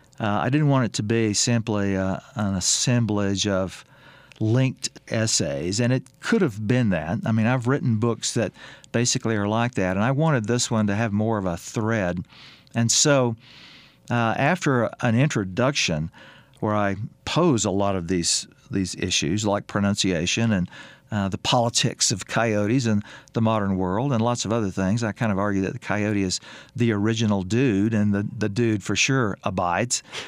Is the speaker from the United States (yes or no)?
yes; Louisiana, United States; I grew up in Louisiana in the rural South, and when I was 12 or 14 years old, to my absolute shock, coyotes began showing up in Louisiana.